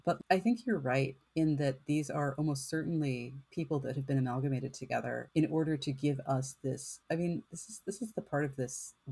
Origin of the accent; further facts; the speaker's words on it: Canada; I mean, as a Canadian who inserts A in all kinds of places, I have empathy different for that.